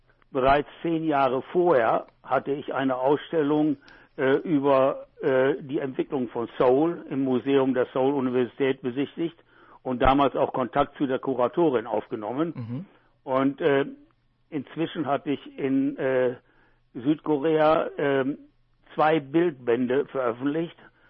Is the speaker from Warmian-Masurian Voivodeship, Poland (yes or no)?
yes; Elbing, Warmian-Masurian Voivodeship, Poland; born there; ich wurde im Januar 1942 in Elbing in Westpreußen geboren.